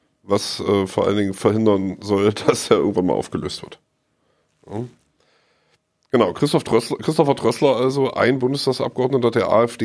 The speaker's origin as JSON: {"language": "German", "region": "Thuringia", "country": "Germany", "tie": "born or raised there", "said": "wenn du mich schon auf meine Heimat Eichsfeld ansprichst"}